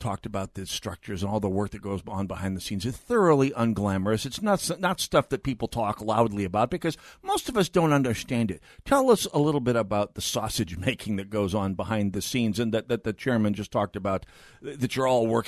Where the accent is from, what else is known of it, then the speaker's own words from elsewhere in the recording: St. Paul, Minnesota, United States; I'm from St. Paul. I got to throw the Irish bit in there.